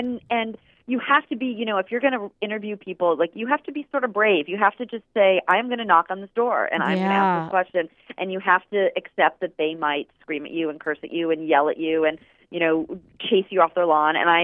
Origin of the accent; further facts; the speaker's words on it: Fresno, California, United States; I mean, I grew up in Fresno, and but I didn't have to stay there in my mind.